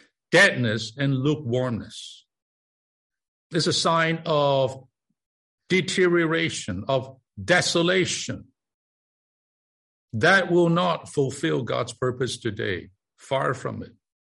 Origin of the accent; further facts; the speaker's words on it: Hong Kong; moved away; I came from Hong Kong back in the 60s.